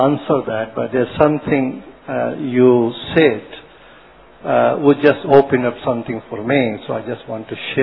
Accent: Vancouver, British Columbia, Canada; I'm from Canada, Vancouver City.

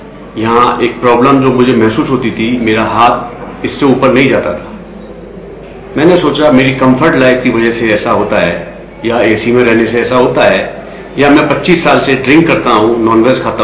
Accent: Bharatpur, Rajasthan, India; मैं भरतपुर राजस्थान से आया हूं

